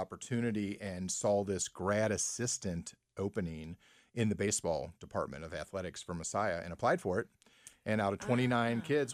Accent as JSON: {"language": "English", "town": "Mount Healthy", "region": "Ohio", "country": "United States", "tie": "born or raised there", "said": "Well, originally Mount Healthy."}